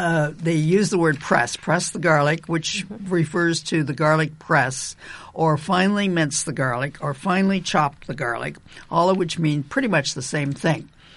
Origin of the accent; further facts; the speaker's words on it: Illinois, United States; I grew up in Illinois.